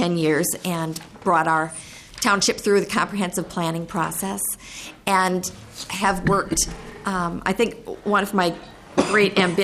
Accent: Wayzata, Minnesota, United States; I am a Minnesotan, never lived anywhere else, and grew up in Wayzata, graduated from Wayzata High School

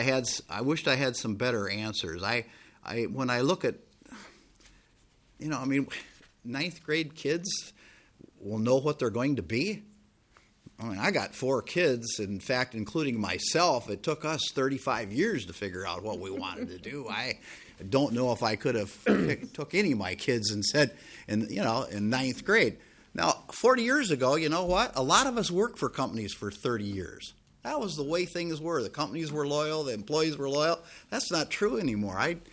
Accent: Owatonna, Minnesota, United States; I don't know exactly what they're all doing in my hometown of Owatonna right now.

